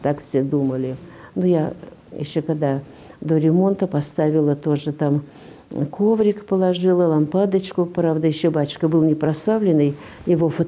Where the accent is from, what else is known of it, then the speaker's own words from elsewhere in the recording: Saint Petersburg, Russia; Я сама питерская и блокадница.